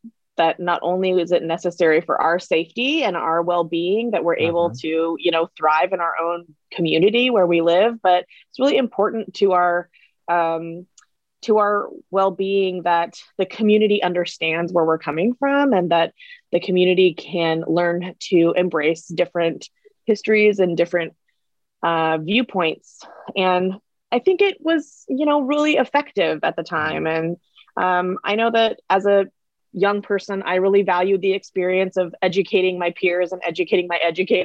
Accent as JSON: {"language": "English", "town": "Canby", "region": "Oregon", "country": "United States", "tie": "born or raised there", "also_born_or_lived": "Eugene", "said": "I was born and raised. I was born in Eugene, officially, but I was raised in Canby. I went, K through 12 was all Canby."}